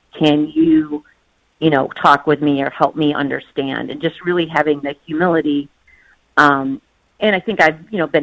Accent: Fairport, New York, United States; I was raised in Fairport, and I went to private school

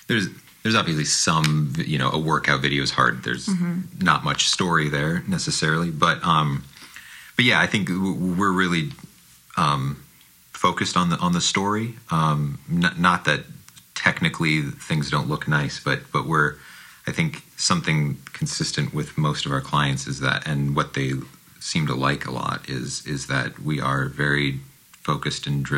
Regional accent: Milbank, South Dakota, United States; you know, for me growing up in Milbank.

